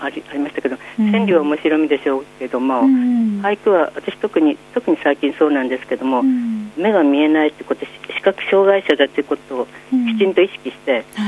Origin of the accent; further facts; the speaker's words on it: Nagaoka, Niigata, Japan; あの新潟生まれ長岡ですから長岡全部学校もみんな戦災で焼けましたし